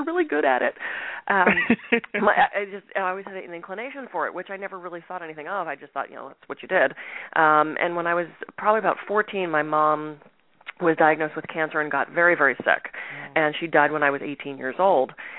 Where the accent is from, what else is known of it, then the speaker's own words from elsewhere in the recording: Pittsburgh, Pennsylvania, United States; Diehard Steeler fan. So I grew up in Pittsburgh